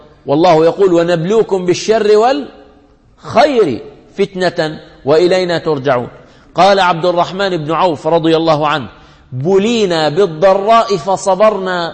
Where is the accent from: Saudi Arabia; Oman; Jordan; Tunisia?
Jordan; الذين يسكنون في الفلل في أرقى الأماكن عندنا في الأردن